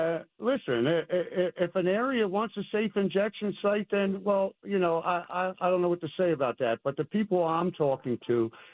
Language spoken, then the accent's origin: English; Philadelphia, Pennsylvania, United States; I'm a South Philly guy. I hang out in South Philly still.